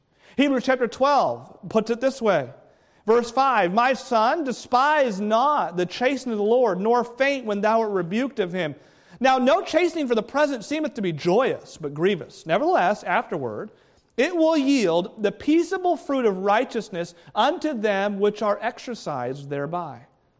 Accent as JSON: {"language": "English", "region": "New England", "country": "United States", "tie": "born or raised there", "said": "Well, growing up, we grew up in New England, and so we heated our house with a wood stove."}